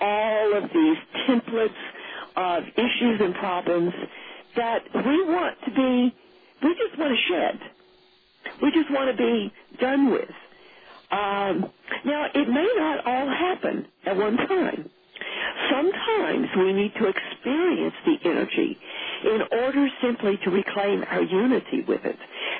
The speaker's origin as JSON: {"language": "English", "region": "Texas", "country": "United States", "said": "And I thought that was kind of funny since I'm a Texan and I could relate to that."}